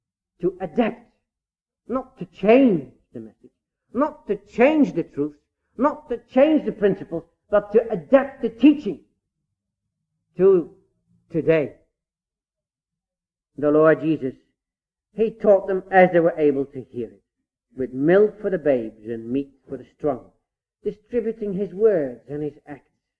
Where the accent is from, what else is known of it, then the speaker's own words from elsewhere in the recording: The Hague, South Holland, Netherlands; I grew up in The Hague